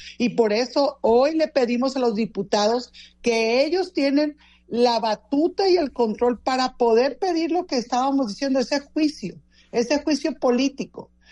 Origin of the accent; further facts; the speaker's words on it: Sinaloa, Mexico; somos los sinaloenses los que vamos a querer poner esa agenda